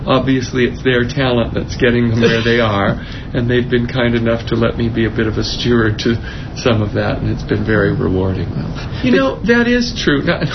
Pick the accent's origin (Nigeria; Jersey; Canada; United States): Canada; Vancouver, British Columbia; also born or lived in Edmonton; But originally I grew up in Vancouver. Oh. Spent a lot of time in Edmonton doing my graduate work where it was minus 40 degrees.